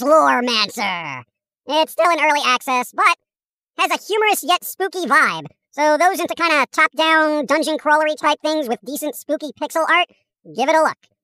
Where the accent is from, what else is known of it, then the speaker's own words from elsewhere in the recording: England, United Kingdom; because I'm English, you know?